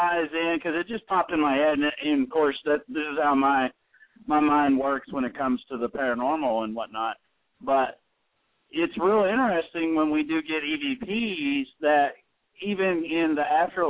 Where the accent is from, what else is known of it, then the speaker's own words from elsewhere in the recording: Ohio, United States; And I continue to get worse and worse with my accents. And now you can't even tell that I'm from Ohio.